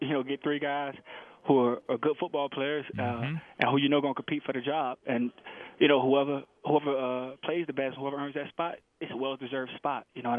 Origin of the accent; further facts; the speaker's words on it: Tampa, Florida, United States; You know, I'm originally from Tampa, Florida.